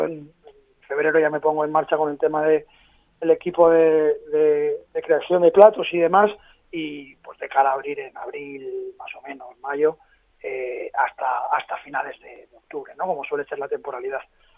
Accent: Madrid, Community of Madrid, Spain; born there; moved away as an adult; now in Ibiza, Spain; Yo soy nacido en Madrid, aunque llevo viviendo en Ibiza 10 años, allí han nacido mis dos hijos, Lucas y Zoe

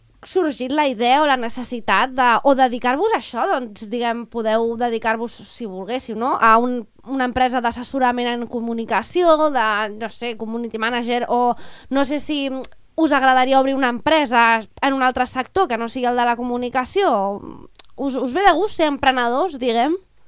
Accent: Balearic Islands, Spain; also born or lived in Ibiza; ens fa sentir orgullosos com a formentarers i com a eivissencs

